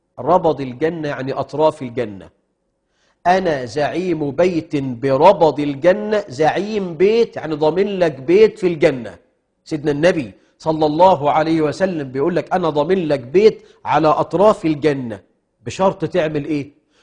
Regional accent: Egypt; احنا كمصريين

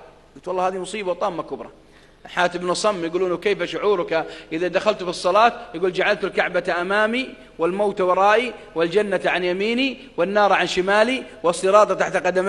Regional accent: Saudi Arabia; في منطقة عندنا في السعودية، منطقة الحوية تعرفونها، منطقة باردة أيام الشتاء

